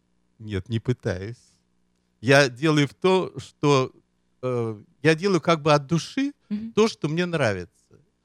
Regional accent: Moscow, Russia; born there; сказать, что я родился в Москве.

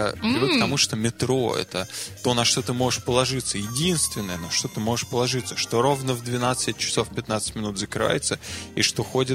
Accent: Saint Petersburg, Russia; Да, я из Петербурга.

